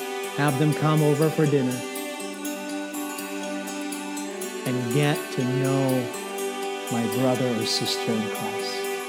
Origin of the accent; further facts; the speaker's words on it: Philippines; I told them about how I got to know the Lord, how I got saved growing up in the Philippines and hearing the gospel for the first time.